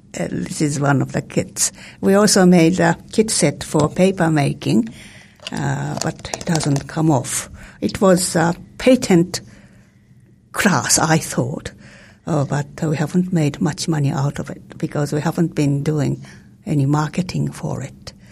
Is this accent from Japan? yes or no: yes; Japan; But I was brought up in Japan.